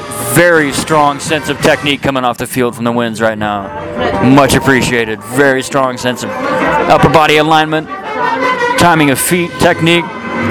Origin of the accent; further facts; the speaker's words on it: Portland, Oregon, United States; I'm from Portland, Oregon.